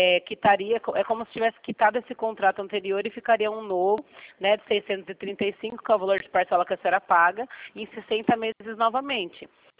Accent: Sorocaba, São Paulo, Brazil; Eu sou de Sorocaba.

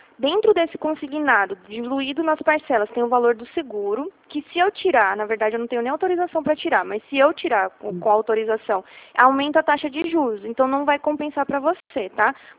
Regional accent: Atibaia, São Paulo, Brazil; eu sou daqui de Atibaia, que é 11.

